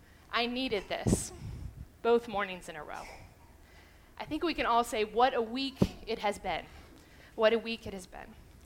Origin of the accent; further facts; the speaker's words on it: Dade City, Florida, United States; Now, I grew up in Dade City, which to me is the South, and you wave.